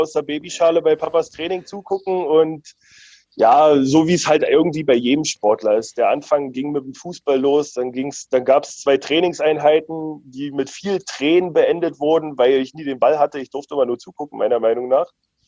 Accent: Premnitz, Brandenburg, Germany; Genau, ich komme aus Premnitz gebürtig. Das ist ein kleines Dörflein, sage ich mal, im Havelland, 5000 Einwohner.

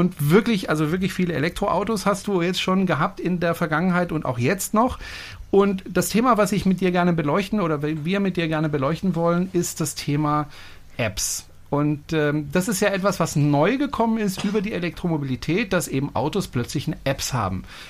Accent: France; das ist ein französischer Name und ich bin Franzose

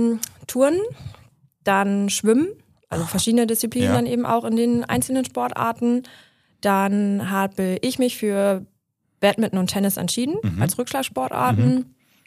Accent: Buckelo, Lower Saxony, Germany; ich bin ein klassisches Emsland-Mädel. Ich bin in Meppen geboren und genau, in Buckelo aufgewachsen. Wohne ja jetzt auch wieder in Buckelo.

